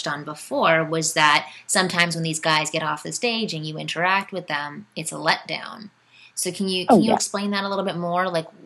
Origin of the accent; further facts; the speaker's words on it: Canada; I'm Canadian.